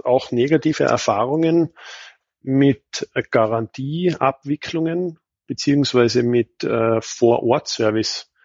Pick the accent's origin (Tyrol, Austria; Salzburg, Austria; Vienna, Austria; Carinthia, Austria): Tyrol, Austria; bin aus Tirol im Bezirk Kitzbühel in Österreich.